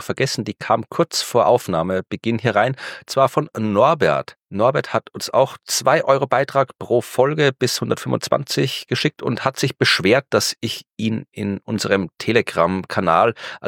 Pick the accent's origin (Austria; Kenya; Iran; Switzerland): Austria; Krems, Lower Austria; born there; Krems, die Stadt, wo ich geboren bin und Wien, wo ich meine Doktorarbeit über Asteroidenanschläge geschrieben habe.